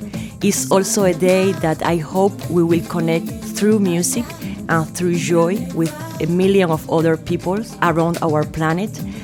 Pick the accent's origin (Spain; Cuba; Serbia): Cuba; as I was born and raised in Cuba, I have a very deep connection with water. And we Cubans